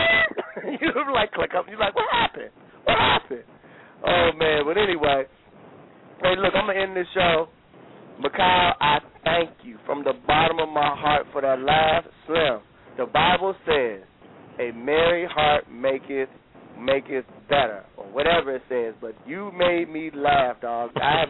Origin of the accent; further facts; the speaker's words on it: Detroit, Michigan, United States; I remember when I see growing up in Detroit, we used to go over to Canada